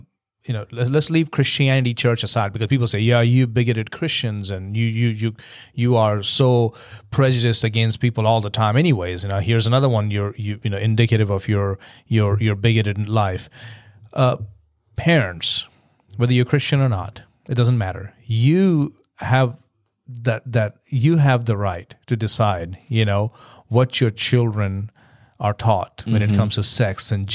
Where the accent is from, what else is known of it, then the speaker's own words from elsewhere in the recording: India; Right? I'm Indian.